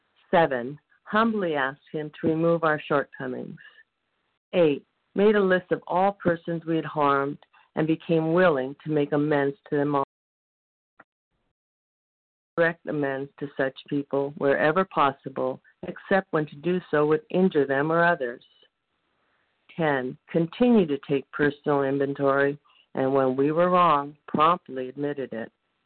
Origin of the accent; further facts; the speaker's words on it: Nevada, United States; I'm from Nevada